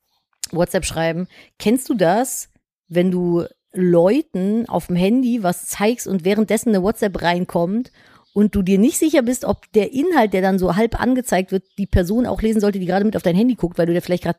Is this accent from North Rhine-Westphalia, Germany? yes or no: yes; Cologne, North Rhine-Westphalia, Germany; Es war Straßenfest bei uns in Köln, Philipp hat es ja auch am Straßenfest gekauft und ich und meine Geschwister sind damals da rumgelaufen